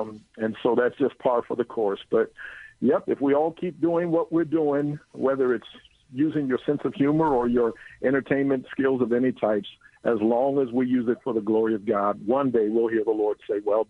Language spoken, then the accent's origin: English; Philadelphia, Pennsylvania, United States; now in Bay Area, United States; That's like I grew up in Philly. I'm now in the Bay Area, so I know.